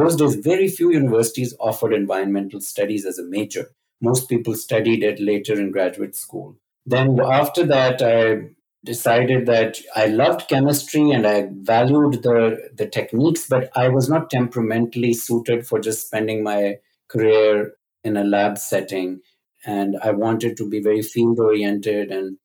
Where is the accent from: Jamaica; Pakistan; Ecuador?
Pakistan; English is a second language; I started doing just small experiments at home and growing up in Pakistan, and I enjoyed chemistry